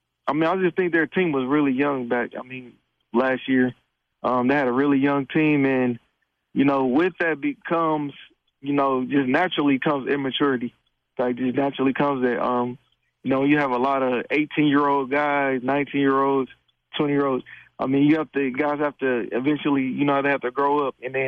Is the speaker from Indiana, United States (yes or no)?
yes; Indianapolis, Indiana, United States; I would always call it my family from home because I'm from Indianapolis, Indiana.